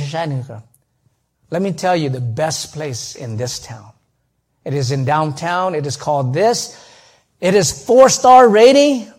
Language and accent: English; California, United States; I'm from Southern California, Orange County.